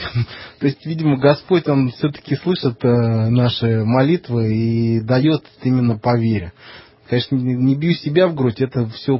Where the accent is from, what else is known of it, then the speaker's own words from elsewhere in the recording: Nizhny Novgorod, Nizhny Novgorod Oblast, Russia; Я нижегородец.